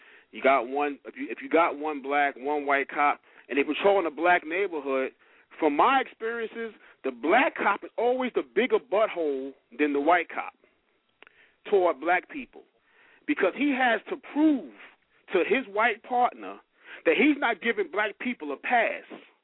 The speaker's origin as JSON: {"language": "English", "town": "Brooklyn", "region": "New York", "country": "United States", "tie": "born or raised there", "said": "And I grew up in Brooklyn, New York, concrete jungle."}